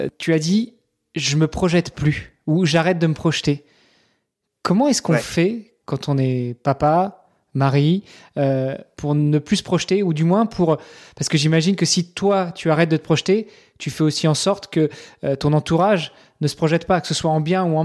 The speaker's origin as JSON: {"language": "French", "region": "Normandy", "country": "France", "said": "Mais moi, je suis normand, donc je suis pas beaucoup plus loin."}